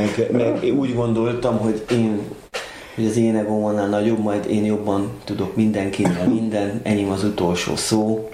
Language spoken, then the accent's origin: Hungarian; Budapest, Hungary; A 17. kerületben születtem, és itt is nőttem fel. Jelenleg 46 éves vagyok